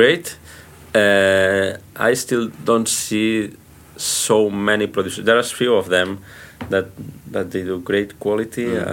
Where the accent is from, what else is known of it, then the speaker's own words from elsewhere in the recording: Catalonia, Spain; But it's something that I'm Catalan, blah blah blah.